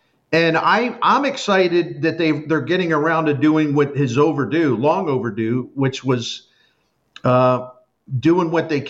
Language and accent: English; Baltimore, Maryland, United States; not because I grew up in Baltimore and I have friends and family that love the Ravens